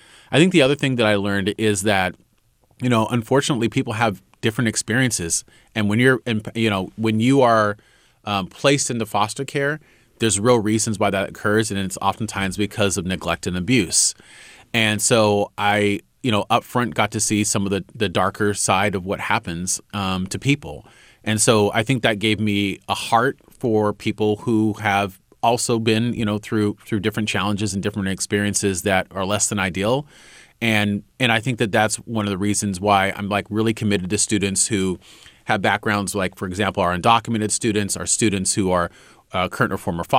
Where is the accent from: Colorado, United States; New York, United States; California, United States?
California, United States; born or raised there; also born or lived in Oakland